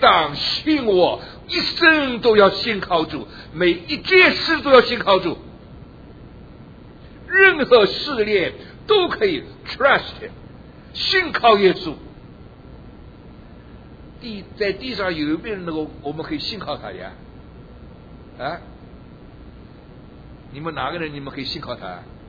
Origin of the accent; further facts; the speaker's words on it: Taiwan; now in United States; 这个我从台湾来，台湾那个买药很方便的